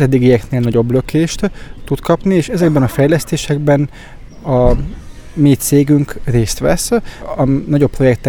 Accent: Győr, Győr-Moson-Sopron, Hungary; Én Győri vagyok, onnan származom, és nem ismertem ezt a vidéket

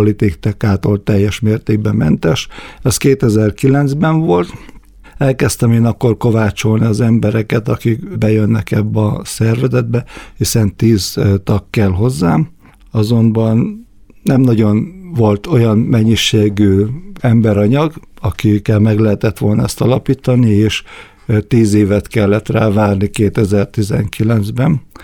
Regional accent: Miskolc, Borsod-Abaúj-Zemplén, Hungary; Én világéletemben miskolci voltam, itt születtem, egyszer imádom ezt a várost

